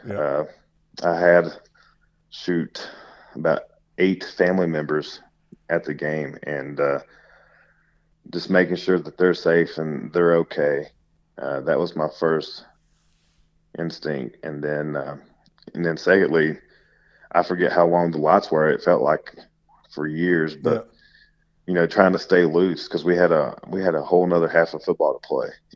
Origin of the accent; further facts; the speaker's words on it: Tennessee, United States; No, well, I'm originally from Tennessee, and we don't have a state income tax as well.